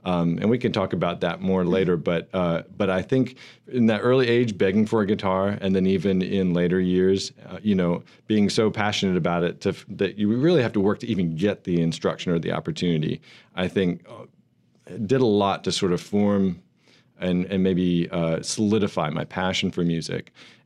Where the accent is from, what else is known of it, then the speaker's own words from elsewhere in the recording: North Carolina, United States; also born or lived in Florida; I was born in Florida, and then really did most of my growing up years after age seven in North Carolina, in sort of a rural area of North Carolina.